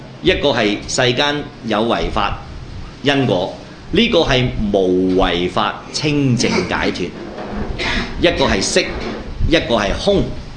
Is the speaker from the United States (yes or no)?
no; China; 已經同我哋中國人啊結下咗一個點啊難解難分嘅呢個因緣啊